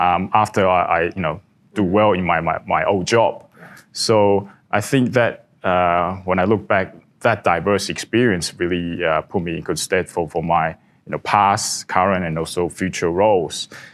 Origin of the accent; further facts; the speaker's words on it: Taipei, Taiwan; moved away as an adult; also born or lived in Melbourne, Australia; now in Hong Kong; I started in Melbourne, Australia, right after I graduated. Then I moved back to my hometown in Taipei. Then the last 15 years I've been in Hong Kong.